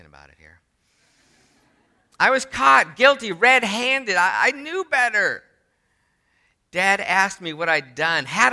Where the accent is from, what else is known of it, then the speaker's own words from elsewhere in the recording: Bellingham, Washington, United States; I grew up in Bellingham, same place where Brady's from.